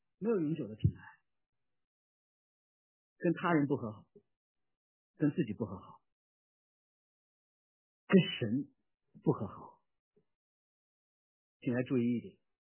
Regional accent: Beijing, China; 我小时候生在这个长在这个北京城里面，老北京见面

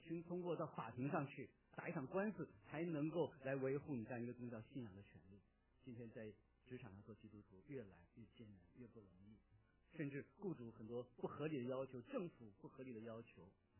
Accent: China; now in United States; 因为我是中国人嘛，来自中国。

